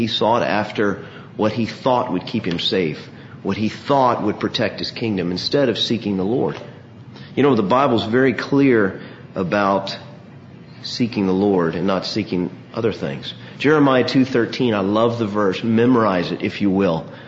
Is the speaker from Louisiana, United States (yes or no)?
no; Dallas, Texas, United States; I can tell you, I grew up in Dallas like most of y'all have.